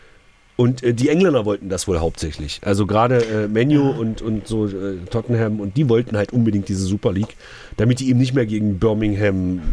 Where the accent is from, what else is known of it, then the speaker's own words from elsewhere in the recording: Magdeburg, Saxony-Anhalt, Germany; Das heißt, man ist als Magdeburger ist man ja sehr am Handball auch dran